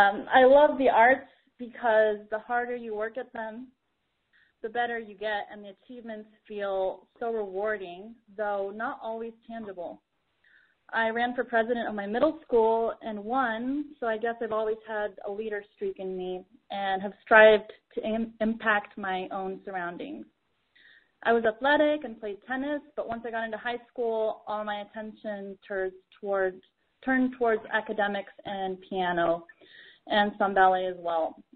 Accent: Boulder, Colorado, United States; also born or lived in Moscow, Russia; I'm originally from Moscow, Russia, and my family moved to the small town of Boulder, Colorado, when I was just 5 years old.

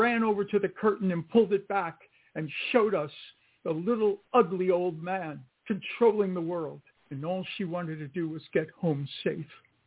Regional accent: New York City, New York, United States; And I grew up in the South Bronx near Yankee Stadium.

